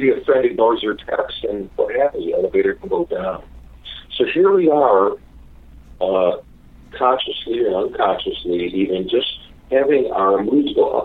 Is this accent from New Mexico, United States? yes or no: no; Chicago, Illinois, United States; I'm from Chicago, so use that as an example.